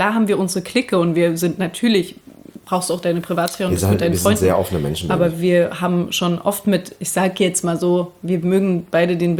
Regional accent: Dresden, Saxony, Germany; ich bin aus Dresden-Striesen.

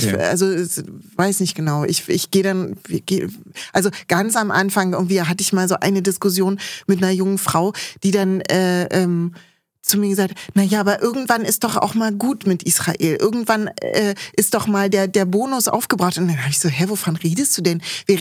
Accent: Berlin, Germany; Also für mich als Berlinerin ist Jiddisch auch einfach sehr liebevoll

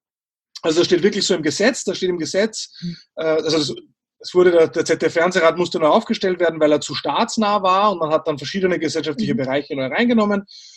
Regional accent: Austria; also born or lived in Germany; Ich bin ja Österreicher, das hört man nach den ersten zwei, drei Sätzen.

